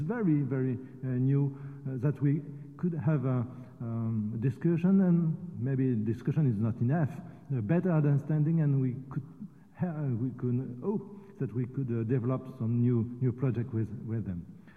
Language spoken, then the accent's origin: English; Normandy, France; English is a second language; I'm not Briton, I come from Normandy, so I can speak about my colleagues from Brittany.